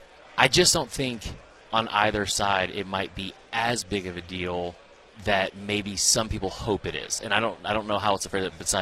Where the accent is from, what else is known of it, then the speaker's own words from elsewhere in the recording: Atlanta, Georgia, United States; No, I'm from Atlanta, too